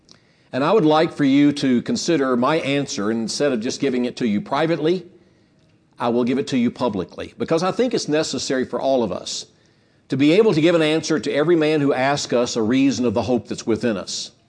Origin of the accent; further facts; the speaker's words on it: Tennessee, United States; if you think of what happened last Tuesday with the tornadoes that were in Tennessee, my home state